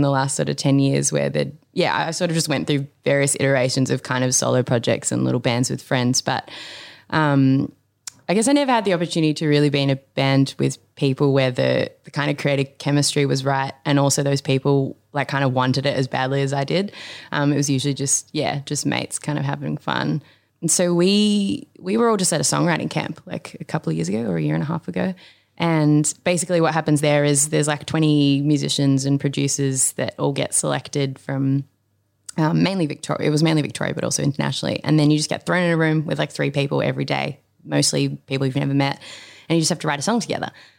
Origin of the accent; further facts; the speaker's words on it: New Zealand; I'm from New Zealand.